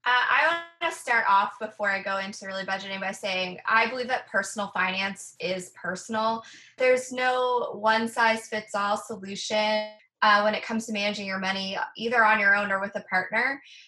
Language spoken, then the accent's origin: English; Canada; So I know it does definitely out me as a Canadian